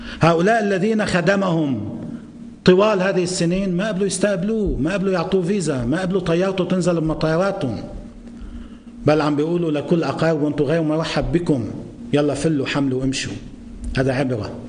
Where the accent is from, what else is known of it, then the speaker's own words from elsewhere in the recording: Lebanon; نحن كلبنانيين